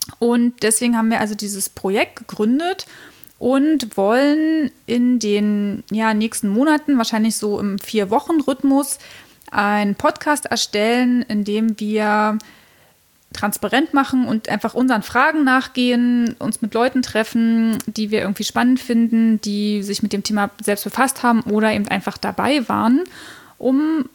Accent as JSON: {"language": "German", "region": "Berlin", "country": "Germany", "tie": "born there", "said": "Ich wurde 1984 in Ost-Berlin geboren und war zum Mauerfall eben auch entsprechend klein."}